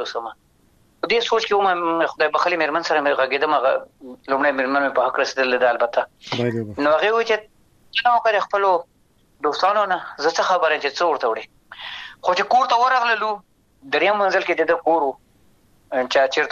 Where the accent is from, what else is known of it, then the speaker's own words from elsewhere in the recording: Afghanistan; چې زه افغان یم د افغانستان یم